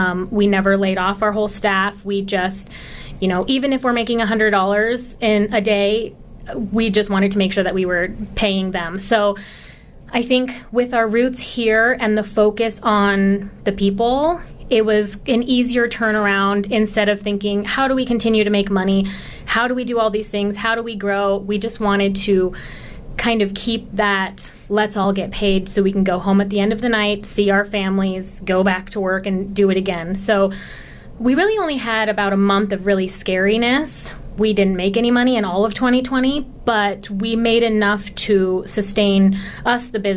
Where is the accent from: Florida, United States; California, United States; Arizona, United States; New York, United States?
Arizona, United States; Tucson; I'm born and raised in Tucson, so it's always been a dream of mine to be here.